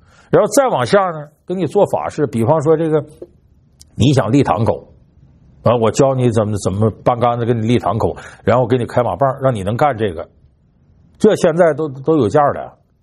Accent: Northeast China, China; now in Beijing, China; 我作为东北人呢，我和老家呢，你别看我住在北京，我跟老家就联系比较多

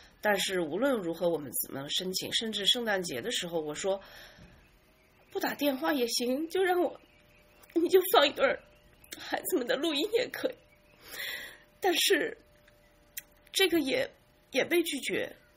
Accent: China; 在澳大利亚人面前，我会感受到就是很多作为中国人的一些特性

